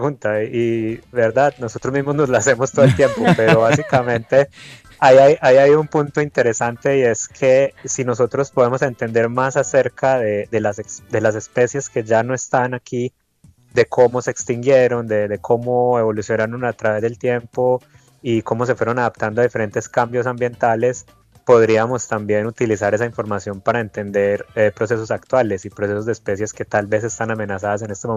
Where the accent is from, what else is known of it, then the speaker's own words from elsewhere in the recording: Marinilla, Antioquia, Colombia; yo también soy montañero, pero el del oriente antioqueño. Yo soy originalmente de Marinilla, Antioquia